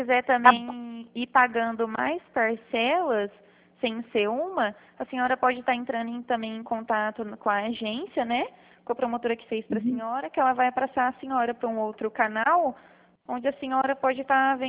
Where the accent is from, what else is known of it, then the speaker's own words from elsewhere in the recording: Presidente Prudente, São Paulo, Brazil; eu sou de Presidente Prudente.